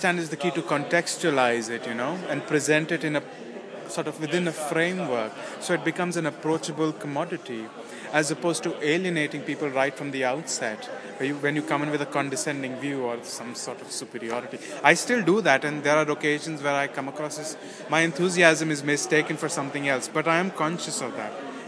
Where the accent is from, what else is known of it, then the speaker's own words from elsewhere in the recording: India; I'm from India